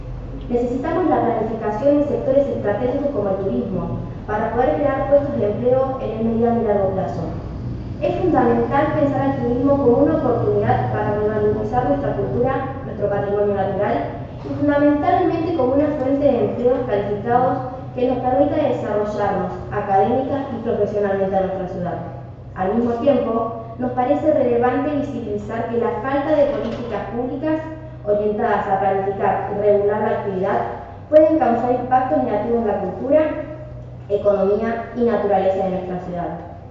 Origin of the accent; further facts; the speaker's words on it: San Andrés de Giles, Buenos Aires Province, Argentina; nosotros los jóvenes somos de San Andrés de Giles. Elegimos estar acá, queremos estar acá y también nos gustaría poder estudiar y trabajar acá. Porque es la ciudad en cual nacimos, la cual amamos y la cual elegimos estar.